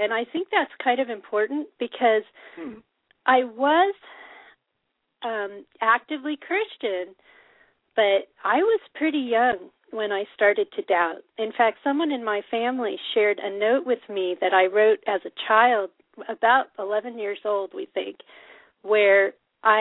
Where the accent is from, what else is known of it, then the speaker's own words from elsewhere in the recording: Denver, Colorado, United States; Well, actually, I grew up in Colorado, in Denver